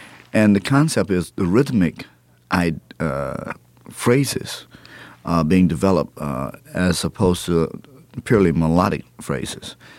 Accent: Texas, United States; I was just happened to be in New York, and I'm from Texas

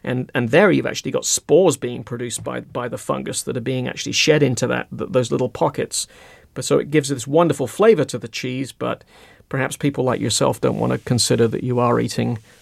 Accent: England, United Kingdom; So I grew up in England in the 1960s, and I was quite profoundly asthmatic as a kid.

